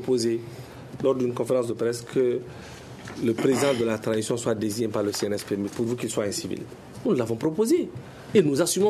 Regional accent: Mali; Avant d'être politique, on est Malien.

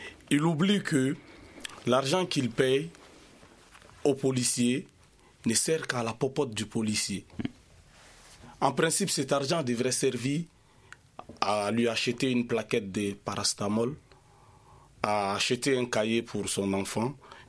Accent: Mali; je suis malien

